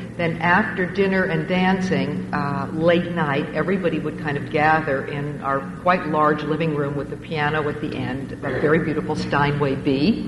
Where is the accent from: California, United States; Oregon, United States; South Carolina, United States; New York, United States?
California, United States; Hollywood; you think of the dinner conversation, the glamorous dinner conversation of growing up in Hollywood.